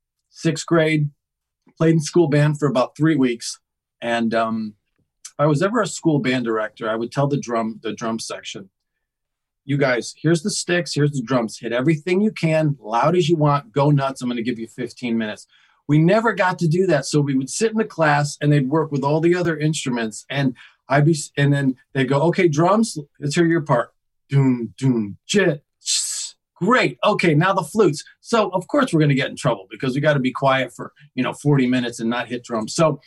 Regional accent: Connecticut, United States; Well, I grew up in Connecticut, and I didn't have any older brothers or sisters

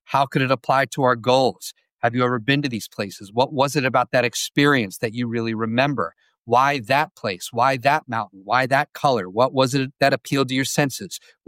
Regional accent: Northeast, United States; So I grew up in the Northeast, right?

